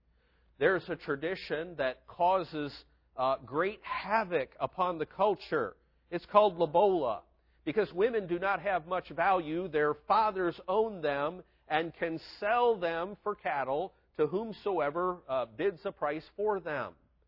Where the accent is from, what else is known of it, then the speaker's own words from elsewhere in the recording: United States; And I found that as an American, I took with me a perspective of how time should work